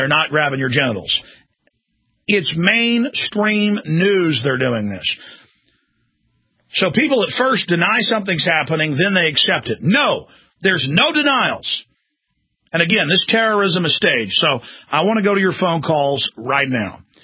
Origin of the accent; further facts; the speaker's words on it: Dallas, Texas, United States; I grew up in Dallas, Texas, where people beat the daylights out of each other on a daily basis.